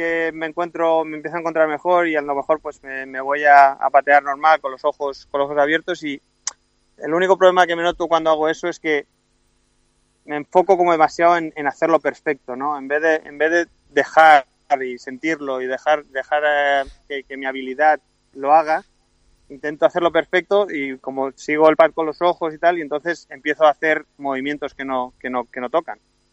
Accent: Spain; now in United States

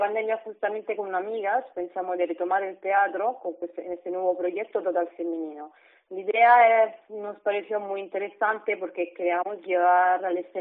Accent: Rome, Lazio, Italy; Spanish is a second language; moved away as an adult; now in Barcelona, Spain; Sí, soy italiana, exactamente, y de Roma.

